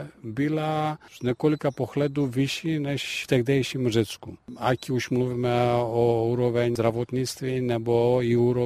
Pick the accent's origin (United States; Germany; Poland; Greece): Greece; Czech is a second language; now in Czechia; A to, co mě nejvíc přitahuje k mé domovině a nemůžu to lehce najít tady nebo vynahradit, je řecká gas